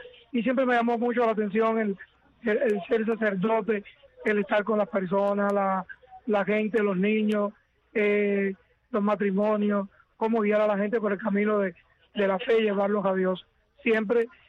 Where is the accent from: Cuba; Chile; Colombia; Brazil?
Cuba; yo soy el sacerdote cubano, diocesano de la diócesis de Santa Clara, en la provincia de La Villa, en el centro de Cuba. Y estoy aquí de visita ahora en unos días en los Estados Unidos.